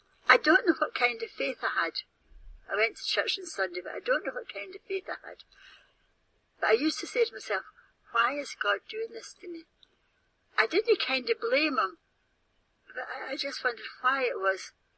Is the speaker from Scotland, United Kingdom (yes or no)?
yes; Stoneyburn, Scotland, United Kingdom; Well, I was born in Stonyburn in a place called Ewan's Pub. It was a pub, but it was also a dwelling place.